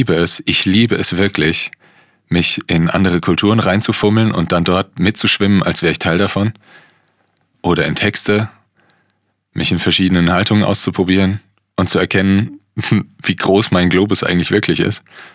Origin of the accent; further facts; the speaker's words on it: Hesse, Germany; ich komme aus dem Rheingau, ich habe Schauspiel studiert und ich bin Sprecher.